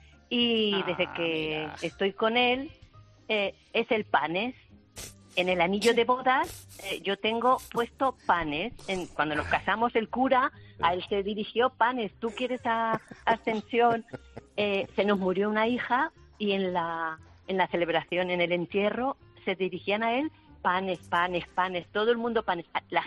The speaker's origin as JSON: {"language": "Spanish", "town": "Albacete", "region": "Castilla-La Mancha", "country": "Spain", "said": "que tú somos de Albacete, sí."}